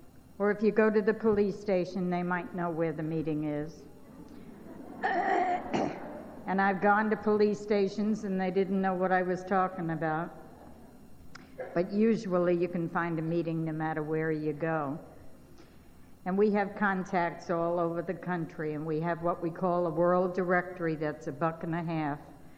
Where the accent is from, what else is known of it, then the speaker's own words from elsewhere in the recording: New York City, New York, United States; born there; I was born in New York City. I'm the oldest of three girls.